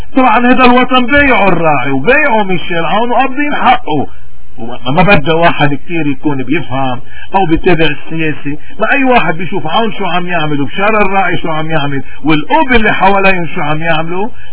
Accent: Lebanon

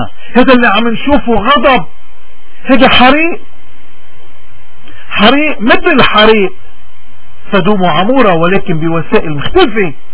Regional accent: Lebanon; من هون نحن كلبنانيين نحن مفروض ولائنا ما يكون لأشخاص

